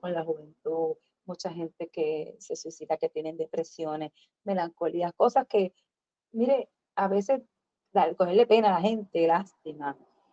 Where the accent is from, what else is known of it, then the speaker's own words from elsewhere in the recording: Puerto Rico; porque yo soy puertorriqueña